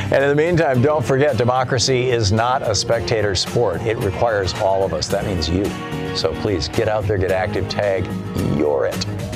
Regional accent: Michigan, United States; RJ, I grew up in Michigan.

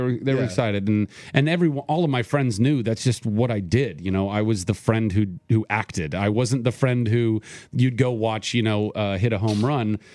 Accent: Ventura, California, United States; born or raised there; also born or lived in Ohio

